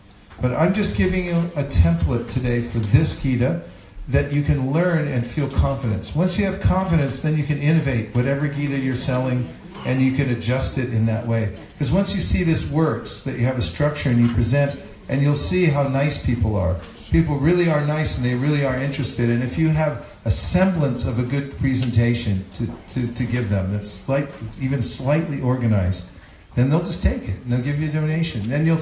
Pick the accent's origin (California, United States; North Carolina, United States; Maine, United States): California, United States; I'm from California, where are you from?